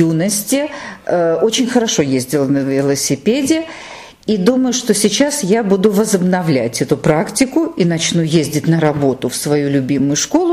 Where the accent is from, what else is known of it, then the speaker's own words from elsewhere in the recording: Moscow, Russia; я всегда мечтала, чтобы и в моем родном городе тоже возник этот процесс